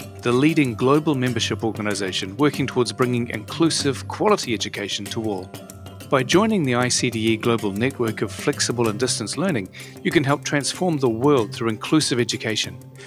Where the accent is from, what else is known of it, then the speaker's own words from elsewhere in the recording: New Zealand; I'm from New Zealand.